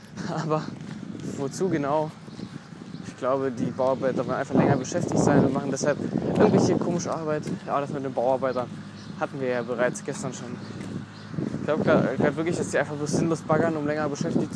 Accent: East Germany, Germany; das kann ich sagen, weil ich komme aus dem Osten.

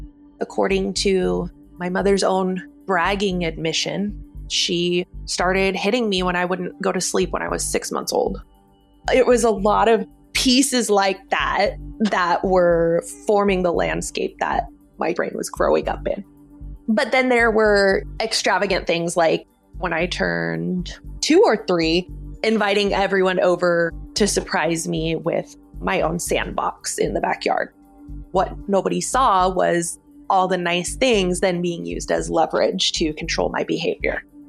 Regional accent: Alaska, United States; moved away as an adult; I was born and raised in Alaska. I lived there until about 9 months after my 18th birthday. Early 90s to 2000s, Alaska is very conservative. I was born in my parents' apartment with a midwife.

